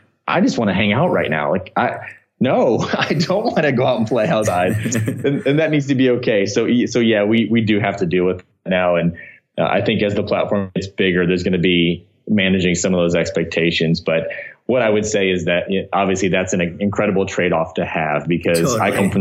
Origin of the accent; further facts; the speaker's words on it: Bryan, Ohio, United States; My hometown is called Bryan, Ohio. So it's about 2 hours north of Dayton, okay. Way up in the northwest corner of the state.